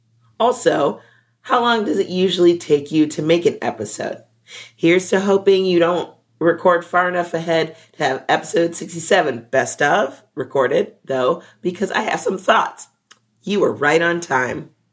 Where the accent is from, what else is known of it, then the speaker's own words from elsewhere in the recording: Midwest, United States; And then I take a little bit of ranch because I'm from the Midwest.